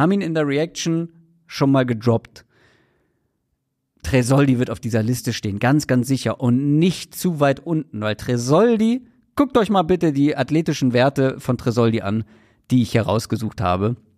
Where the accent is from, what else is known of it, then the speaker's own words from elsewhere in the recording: Northern Germany, Germany; Und das wusste ich als Norddeutscher nicht.